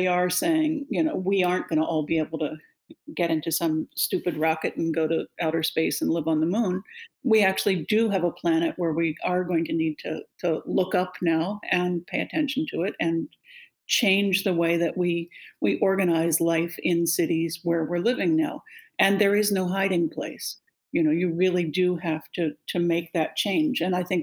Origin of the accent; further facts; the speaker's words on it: Pittsburgh, Pennsylvania, United States; also born or lived in New York; No, I grew up in the East Coast. I grew up in Pittsburgh and then lived for a while in New York.